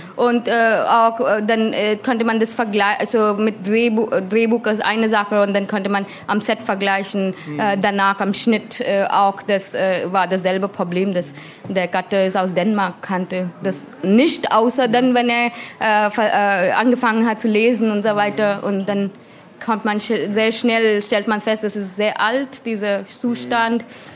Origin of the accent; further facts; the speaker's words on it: Indore, Madhya Pradesh, India; German is a second language; das ist auch der Ort, wo ich herkomme. Mein Stadt heißt Indore.